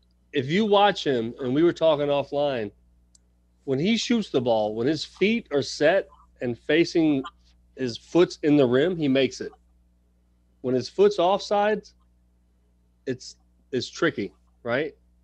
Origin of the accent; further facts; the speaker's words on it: Fayetteville, Tennessee, United States; I'm from Fayetteville, Tennessee. I speak like somebody from Memphis.